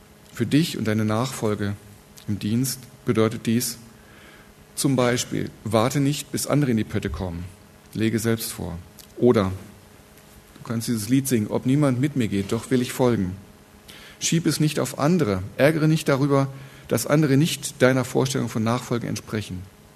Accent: Bielefeld, North Rhine-Westphalia, Germany; Ich komme aus Bielefeld, bin wie gesagt Fußballfan.

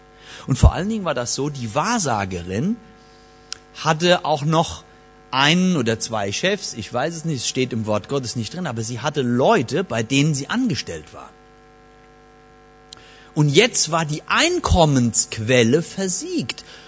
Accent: Nassau, Rhineland-Palatinate, Germany; Nun, auf dem Marktplatz da in Nassau-Lahn, wo ich herkomme, da gibt's noch einen Marktplatz.

